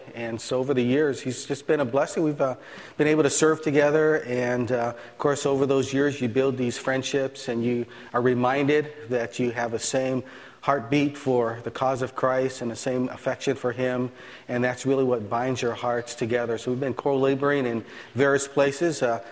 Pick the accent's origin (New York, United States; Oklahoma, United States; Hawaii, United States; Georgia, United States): Hawaii, United States; As John said, I am actually from Hawaii, and my wife is from Alaska.